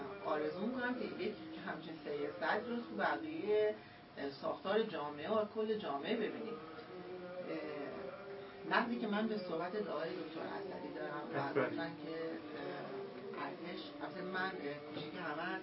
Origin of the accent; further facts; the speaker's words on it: Abadan, Khuzestan, Iran; من خودم بچه اون خطه هستم، بچه آبادان هستم